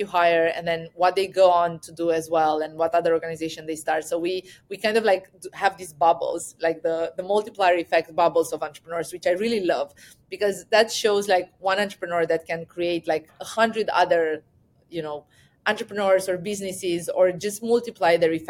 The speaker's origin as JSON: {"language": "English", "country": "Romania", "said": "And I come from Romania, which is a former communist country"}